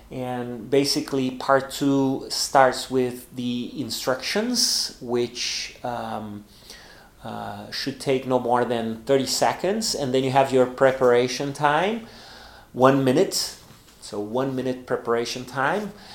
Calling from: Porto Alegre, Rio Grande do Sul, Brazil; English is a second language

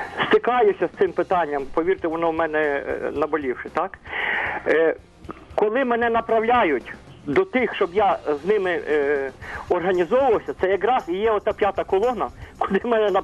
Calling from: Kyiv, Ukraine

